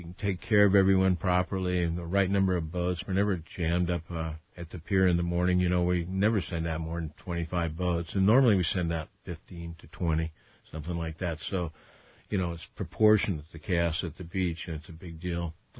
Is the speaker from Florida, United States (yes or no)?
no; Santa Monica, California, United States; also born or lived in Malibu; I grew up in Santa Monica and Malibu, and so I was always been close to the water.